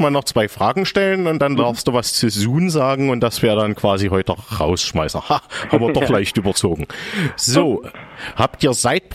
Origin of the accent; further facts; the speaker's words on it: Saxony, Germany; gerade wo ich herkomme aus dem Erzgebirge